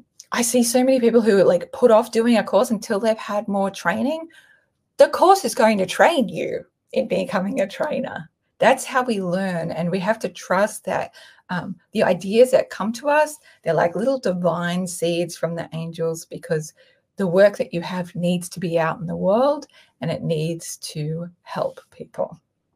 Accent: Australia; People sometimes ask me why I charge in US dollars, even though I'm Australian.

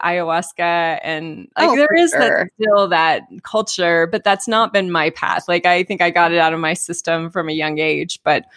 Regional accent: Oakland, California, United States; born there; from, I was born in Oakland, California, and had eventually, not right away, but by the early 70s, my parents became hippies in the Bay Area.

